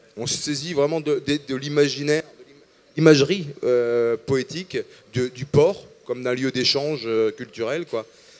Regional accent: Boulogne-sur-Mer, Hauts-de-France, France; moi je suis natif de Boulogne-sur-Mer et d'une famille de dockers, de matelots et tout ça.

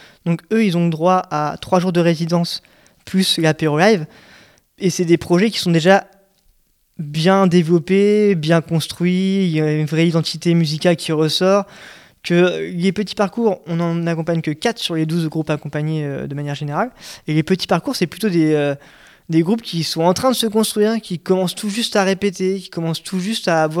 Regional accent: Normandy, France; je suis arrivé il y a peu de temps ici, je suis normand de base

